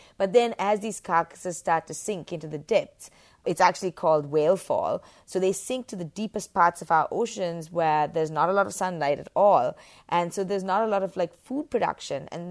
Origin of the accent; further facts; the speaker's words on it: Sri Lanka; I grew up in the tropics. I'm from Sri Lanka.